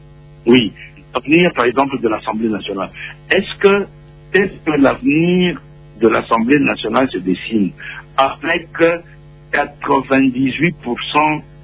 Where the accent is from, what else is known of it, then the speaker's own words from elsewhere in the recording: DR Congo; qu'est-ce qui nous arrive, nous, en tant que Congolais